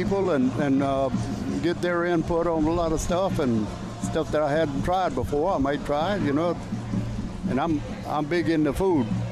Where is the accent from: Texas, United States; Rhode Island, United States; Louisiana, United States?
Louisiana, United States; Gonzales; I'm a 25-year president of the Jambalaya Festival out of Gonzales.